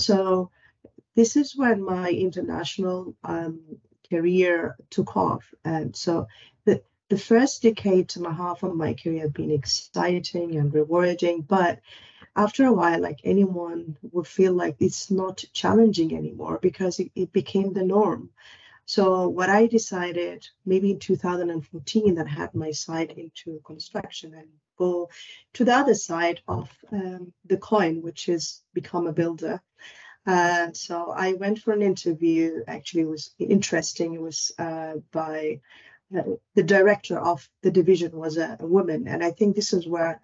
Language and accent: English; Abu Dhabi, United Arab Emirates; I grew up in the Emirates of Abu Dhabi, and I literally witnessed the birth of a city emerging from the sand.